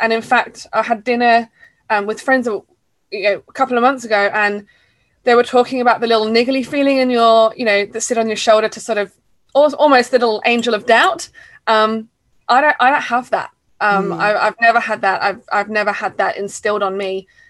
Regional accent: Hazlemere, South East England, United Kingdom; So I grew up in a small town, or small village, I guess, by definition, called Hazelmere in Buckinghamshire in the UK.

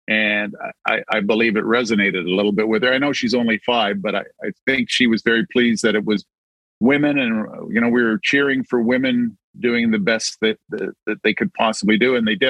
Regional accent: Hamilton, Ontario, Canada; I grew up in Hamilton

